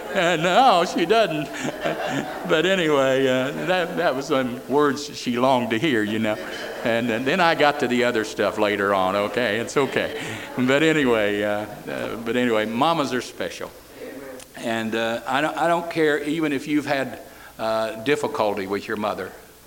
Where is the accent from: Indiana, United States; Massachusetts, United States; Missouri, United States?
Indiana, United States; Fillmore; I grew up right outside of Fillmore, Indiana. It's a big town.